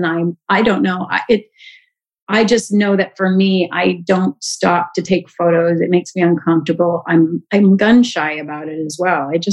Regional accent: Canada; And I'm Canadian as well. So like, forget about it. You know, I don't think I've ever been late a day in my life.

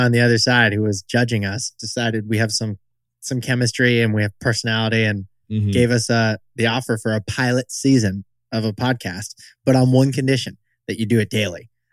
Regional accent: Vermont, United States; I'm born and raised in rural Vermont.

